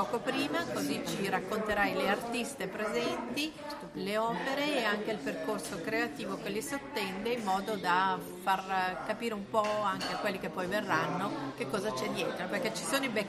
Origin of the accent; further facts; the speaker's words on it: Milan, Lombardy, Italy; io da milanese che ha sempre scelto di andarci a settembre